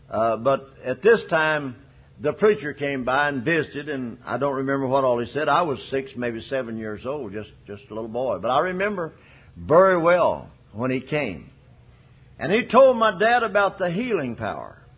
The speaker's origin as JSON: {"language": "English", "town": "Lesterville", "country": "United States", "said": "I guess a lot of folks have felt that way about me. I'm from Lesterville. Can anything good come out of Lesterville?"}